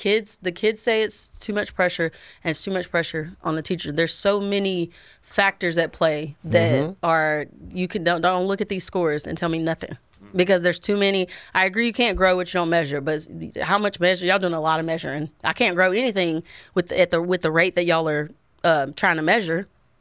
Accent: Tennessee, United States; I grew up in Tennessee. That's what I'm saying. I grew up in Tennessee. I remembered having TCAP.

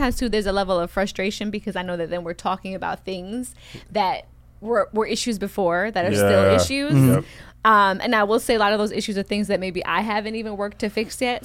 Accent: New York, United States; I'm a New Yorker. I talk with my hands.

